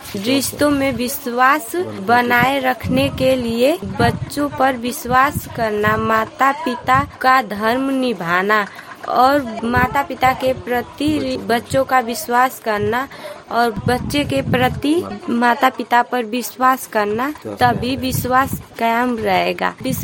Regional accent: Ghazipur, Uttar Pradesh, India; मैं गाजीपुर जनपद की रहने वाली हूँ। मेरा पैन कोड नंबर 2752। मेरा उम्र 19 वर्ष लगभग है।

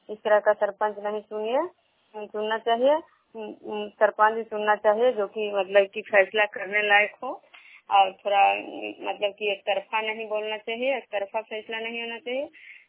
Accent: Vishnupur, Bihar, India; मैं विष्णुपुर ग्राम खजरा पंचायत नालंदा जिला नालंदा प्रखंड के निवासी हूँ।

